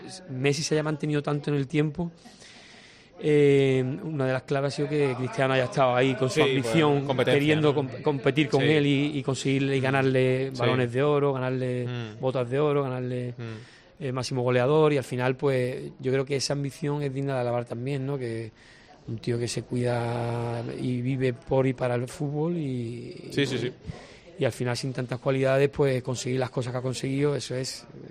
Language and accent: Spanish; Málaga, Andalusia, Spain; born there; soy malagueño de nacimiento y cañadilla de adopción.